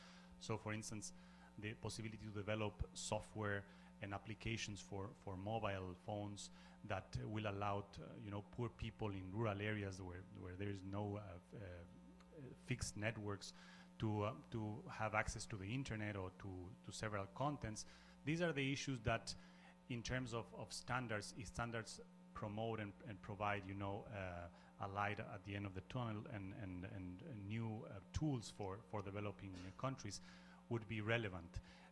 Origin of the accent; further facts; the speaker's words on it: Ecuador; I'm from Ecuador.